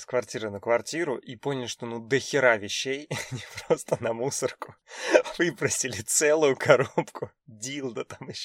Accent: Voronezh, Voronezh Oblast, Russia; Была такая история в родном городе, в Воронеже.

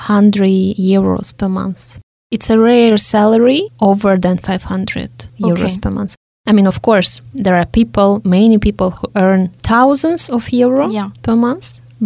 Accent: Russia; now in Hungary; When I said I'm from Russia, but currently I live in Hungary.

